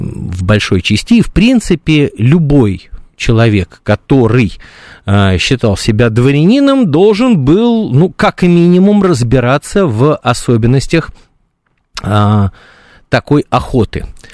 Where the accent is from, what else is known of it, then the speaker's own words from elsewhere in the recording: Moscow, Russia; Я всегда горжусь этим, потому что я москвич, и мне приятно, что мой родной город является в самом наилучшем смысле слова собачьим.